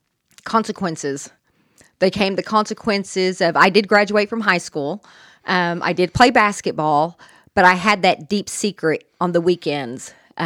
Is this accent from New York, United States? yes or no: yes; New York City, New York, United States; born there; For myself, I'm half Cuban and I'm half Comanche, and I was born in New York City.